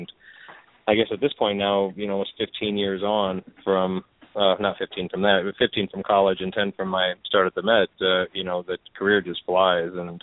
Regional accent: Iowa, United States; I grew up in Iowa

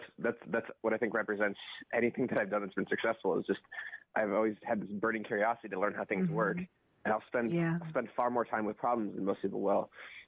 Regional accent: La Porte, Indiana, United States; now in Chicago, United States; I grew up in LaPorte, Indiana, a little farm town about an hour and a half outside Chicago.

